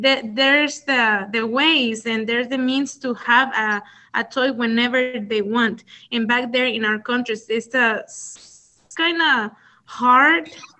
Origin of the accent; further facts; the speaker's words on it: Zacatecas, Mexico; English is a second language; I'm from Zacatecas, Mexico, but when I was there, I was living in a countryside